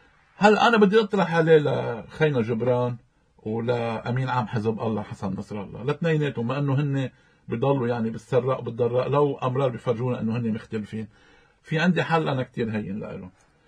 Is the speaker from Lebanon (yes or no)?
yes; Lebanon